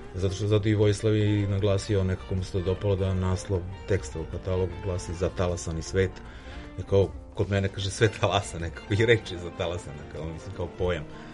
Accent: Majdanpek, Bor District, Serbia; Priča vezana za moj rodni grad, jedno malo mesto Majdanpek.

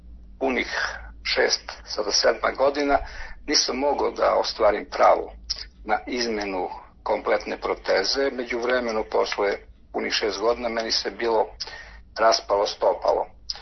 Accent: Vlasotince, Southern and Eastern Serbia, Serbia; iz Vlasotica sam, inače sam učesnik rata na prostoru Republike Hrvatske

